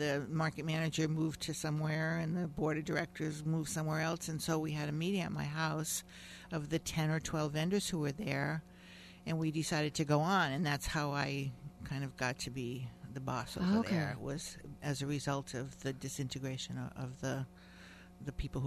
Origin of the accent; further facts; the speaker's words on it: Oregon, United States; I came here from Oregon.